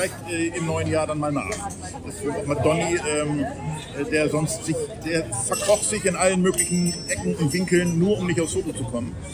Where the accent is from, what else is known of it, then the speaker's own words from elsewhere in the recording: Lower Saxony, Germany; Falls irgendjemand den Ort Scheine schon mal gehört hat. An der A2 zwischen Braunschweig und Hannover. Da komme ich von weg.